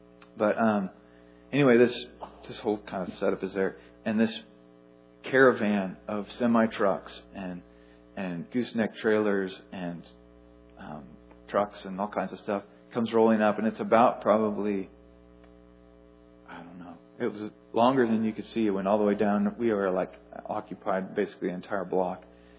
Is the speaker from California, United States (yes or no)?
no; Texas, United States; We're from Texas. There's Texas flags everywhere.